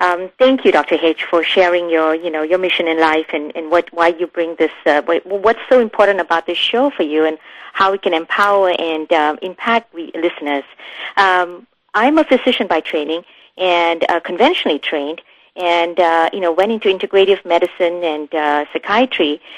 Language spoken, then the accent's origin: English; Singapore; My background is that I come from Asia, from Singapore. My parents are from Kerala. This is a place in India, a state in India